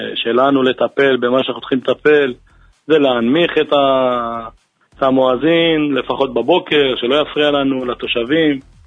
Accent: Tunisia; now in Lod, Israel; אני טוניסאי.

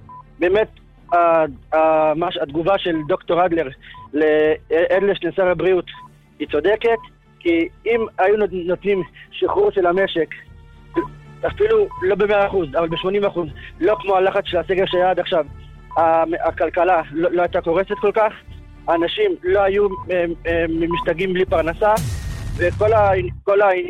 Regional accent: Jerusalem, Jerusalem District, Israel; מירושלים, של עבד השלום אלעד.

